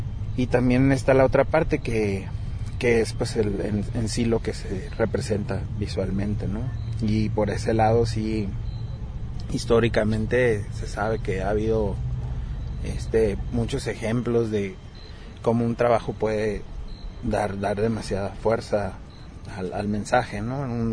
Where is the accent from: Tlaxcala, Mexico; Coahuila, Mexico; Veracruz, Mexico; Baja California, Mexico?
Baja California, Mexico; Mexicali; yo soy de Mexicali, Baja California